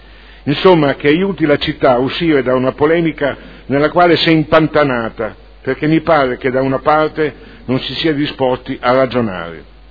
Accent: Modena, Emilia-Romagna, Italy; Io, da modenese, che ama la sua città e le tante bellezze che offre

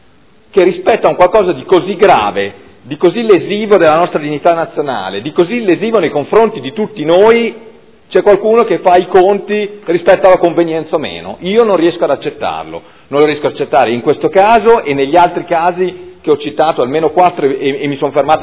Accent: Modena, Emilia-Romagna, Italy; Io da modenese, mi vergogno che una città gemellata col nostro comune non si prenda nessun tipo di iniziativa.

